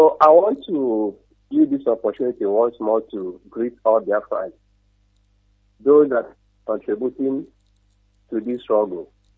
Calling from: Oji River, Enugu State, Nigeria; I'm calling from Oji River in Biafra land.

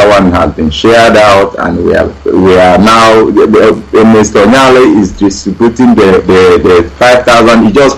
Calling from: Bremen, Germany; I'm calling from Bremen, Germany.

